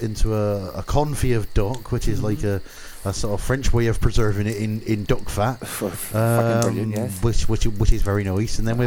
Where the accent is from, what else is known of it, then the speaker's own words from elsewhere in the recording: South West England, United Kingdom; I'm from Dorset.